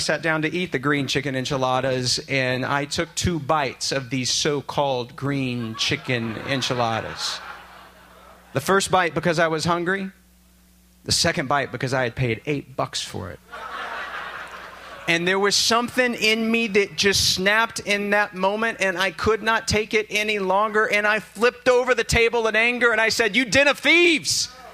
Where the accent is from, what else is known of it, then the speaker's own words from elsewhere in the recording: Texas, United States; I am wondering as a Texan, why, God, have you taken me to this God-forsaken place?